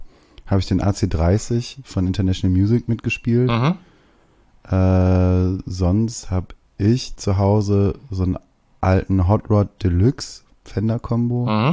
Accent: Essen, North Rhine-Westphalia, Germany; now in Cologne, Germany; genau, ich habe ewig in Essen gewohnt und bin dann, ich glaube, das war Ende 2017, zum Studium nach Köln gezogen.

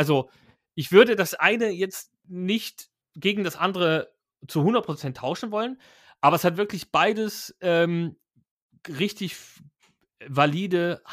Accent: Baden-Württemberg, Germany; Schwarzwald hatte ich schon angedeutet, bin ich in der Ecke teilweise aufgewachsen

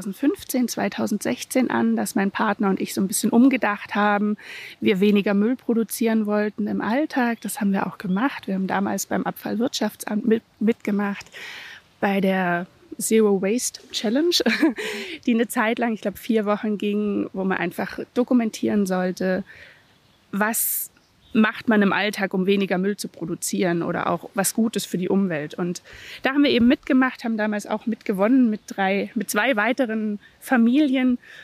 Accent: Lake Constance, Germany; Ich bin fast 40. Das wird dieses Jahr das Fest, glaube ich. Ich bin seit meinem 8. Lebensjahr am Bodensee, bin hier groß geworden, aufgewachsen. Also ich würde mich schon auch als Bodenseekind sehen

